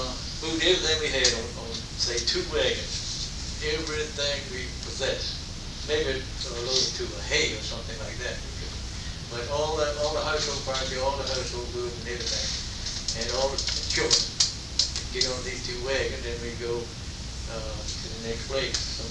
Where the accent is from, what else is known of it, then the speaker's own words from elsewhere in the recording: Danville, Virginia, United States; But I was born and raised in Danville, in the southern part of Virginia, right near the North Carolina line. Matter of fact, a lot of people don't think I'm from North Carolina, with this bingo.